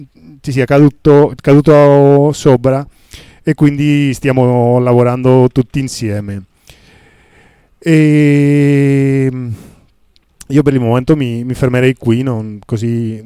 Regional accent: Barcelona, Catalonia, Spain; Italian is a second language; io vengo da Barcellona

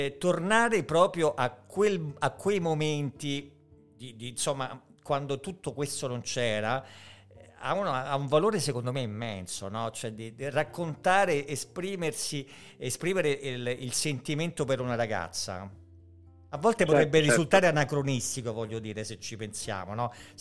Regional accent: Rome, Lazio, Italy; noi come romani, intendo, abbiamo un rapporto conflittuale con questa città

